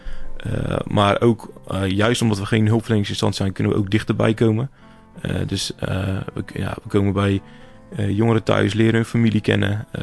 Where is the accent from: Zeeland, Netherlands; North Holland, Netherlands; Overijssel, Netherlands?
Zeeland, Netherlands; ik kom sowieso uit Zeeland. Of tenminste, daar heb ik het grootste deel doorgebracht. En daar waren 10 jaar geleden nog maar weinig mensen met een andere etnische achtergrond.